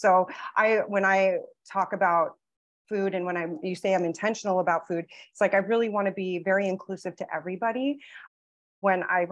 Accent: San Diego, California, United States; born there; also born or lived in Hawaii / Philippines; I was born in San Diego, but then my dad, because he was in the military, we lived also in Hawaii. And then we moved to the Philippines when I was, I think, 3.

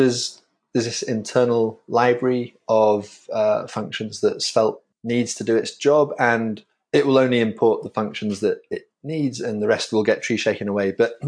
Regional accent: York, Yorkshire and the Humber, United Kingdom; I hail originally from Old York in the UK.

